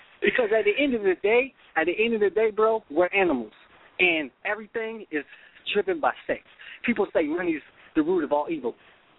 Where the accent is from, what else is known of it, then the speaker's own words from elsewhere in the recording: Florida, United States; now in Virginia, United States; I'm out here in Virginia right now, man.